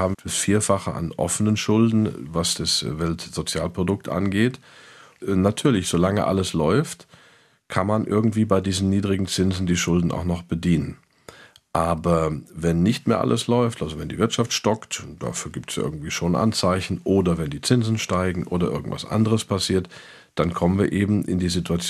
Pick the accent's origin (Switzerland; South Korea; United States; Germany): United States; als Amerikaner, weil ich prohibitiv hoch besteuert werde